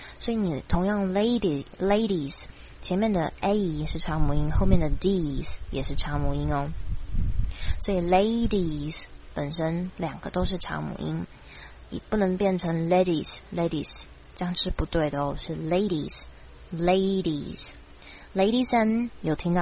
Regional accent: Taiwan; 因为这个是我们台湾人最常忽略的字

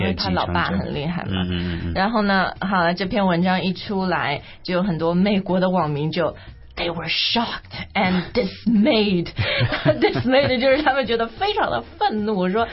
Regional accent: China; 美国人觉得傻花钱，我们中国人也觉得他是这个样子，对吧？

